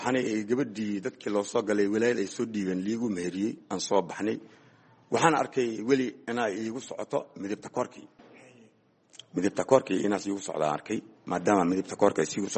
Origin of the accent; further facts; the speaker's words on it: Mogadishu, Banaadir, Somalia; also born or lived in Lower Juba; waxaan ku dhashay anii jubada hoose waxaan ku soo barbaaray Muqdisho